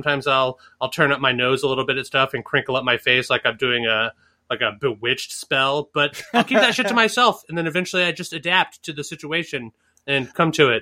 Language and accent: English; Northeast, United States; Like, you know, I grew up in the Northeast.